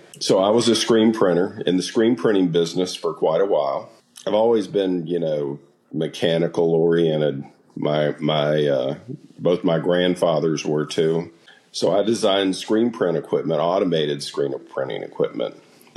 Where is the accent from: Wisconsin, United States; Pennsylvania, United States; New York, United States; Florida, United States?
Florida, United States; So one day I was out jet skiing in the Gulf of Mexico. I'm from Florida, right?